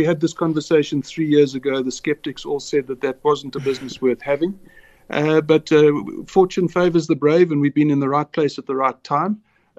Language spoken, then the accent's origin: English; South Africa; as a healthcare provider, as a South African, as a human.